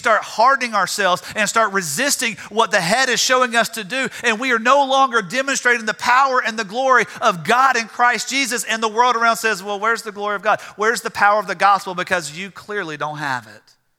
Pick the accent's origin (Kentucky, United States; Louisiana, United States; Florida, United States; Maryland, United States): Louisiana, United States; born there; I was born in Louisiana, but I ain't that dumb.